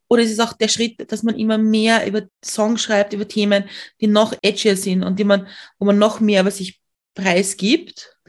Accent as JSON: {"language": "German", "region": "Lower Austria", "country": "Austria", "tie": "born or raised there", "said": "Also ich bin in Niederösterreich aufgewachsen."}